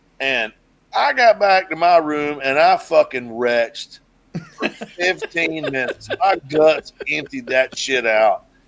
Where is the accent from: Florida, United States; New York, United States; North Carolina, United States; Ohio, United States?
North Carolina, United States; I love to eat now, but I'm from North Carolina, so, you know, I'm real I like grits and, you know, biscuits and gravy and country ham.